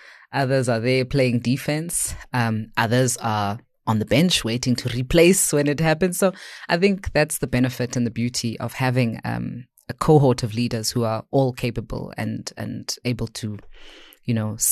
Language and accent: English; Johannesburg, Gauteng, South Africa; given I'm a child of Hillbrow, I was born in Hillbrow, so maybe there are things I don't see